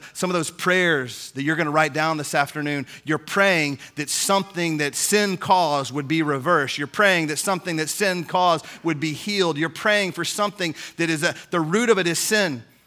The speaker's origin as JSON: {"language": "English", "town": "Houston", "region": "Texas", "country": "United States", "said": "It was gross, and I'm from Houston, so don't get mad at me."}